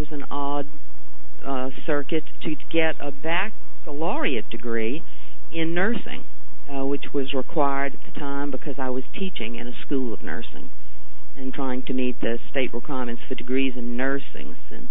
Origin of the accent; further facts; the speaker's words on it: New Orleans, Louisiana, United States; I'm from New Orleans, and I was born here and mostly educated here.